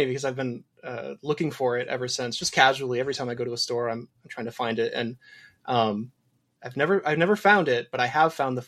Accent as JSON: {"language": "English", "town": "Menasha", "region": "Wisconsin", "country": "United States", "tie": "born or raised there", "said": "It's a city called Menasha."}